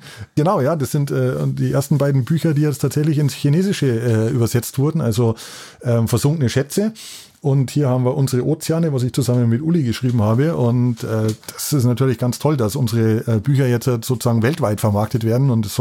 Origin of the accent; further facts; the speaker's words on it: Lenggries, Bavaria, Germany; Ich liebe die Berge, ich bin in den Bergen aufgewachsen in Lenggries